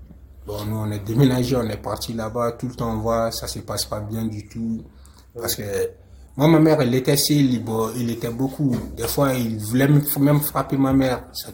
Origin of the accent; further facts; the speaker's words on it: Bamako, Mali; French is a second language; moved away; On a quitté le Mali, oui, vers Algérie.